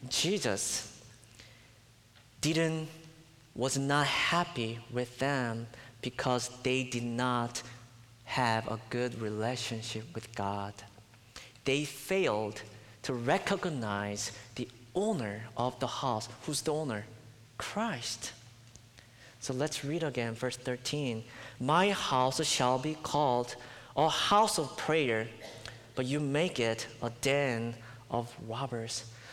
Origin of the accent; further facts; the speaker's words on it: South Korea; I'm from Korea. In Korea, you cannot carry or own a gun unless you are in the military or policeman. But here, it is possible.